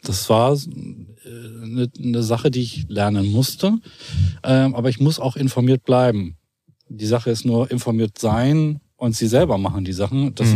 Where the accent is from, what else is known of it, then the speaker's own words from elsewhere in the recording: Hessisch Oldendorf, Lower Saxony, Germany; wir sind aus Hessisch-Oldendorf und wir wollen gerne da bleiben.